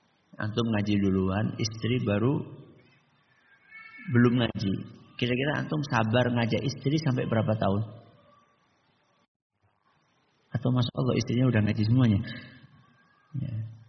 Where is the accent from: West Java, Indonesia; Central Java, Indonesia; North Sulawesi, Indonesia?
Central Java, Indonesia; Banjarnegara; Enggak jauh dari daerah saya. Dukuh namanya Dukuh Legetang. Dukuh namanya Dukuh Legetang. Ini di daerah Banjarnegara.